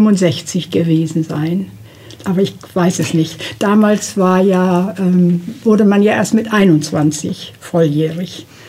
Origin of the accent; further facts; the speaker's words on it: Schleswig-Holstein, Germany; Ich bin auf dem Land aufgewachsen, in Schleswig-Holstein.